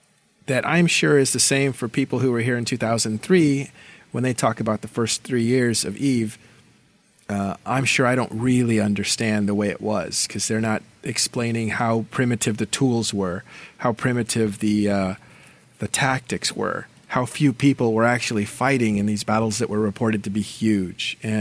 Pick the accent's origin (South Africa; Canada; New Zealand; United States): United States; Like, you're from Austria, I'm from the United States.